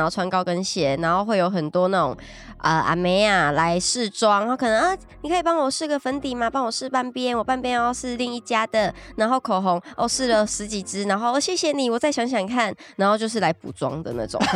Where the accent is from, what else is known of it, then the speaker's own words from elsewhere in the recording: Tainan, Taiwan; now in Taipei, Taiwan; 我是台南人